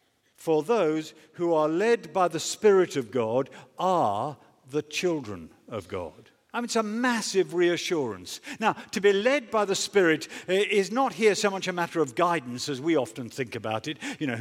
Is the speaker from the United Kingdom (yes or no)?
yes; United Kingdom; Yeah, then, well, I'm a Brit.